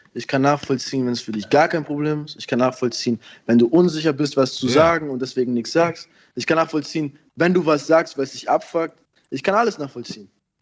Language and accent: German; Bavaria, Germany; ich komme aus Bayern, Bruder. Ich kriege jeden Tag fünf Sprüche, Bruder.